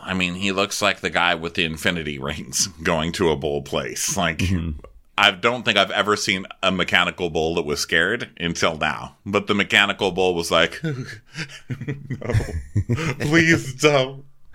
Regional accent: Texas, United States; Yeah, I grew up in Texas, so I hate this whole thing.

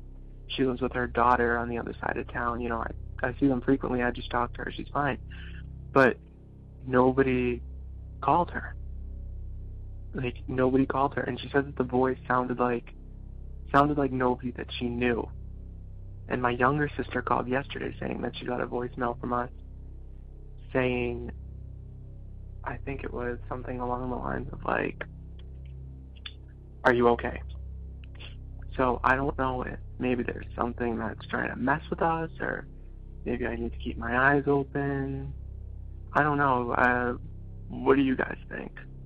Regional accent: Boston, Massachusetts, United States; I'm from Boston.

